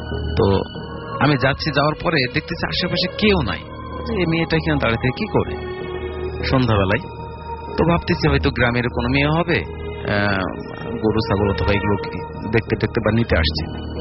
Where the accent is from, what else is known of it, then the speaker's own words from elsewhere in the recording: Paba, Rajshahi Division, Bangladesh; আমি রাজশাহীর পাবা থানা থেকে আসছিলাম।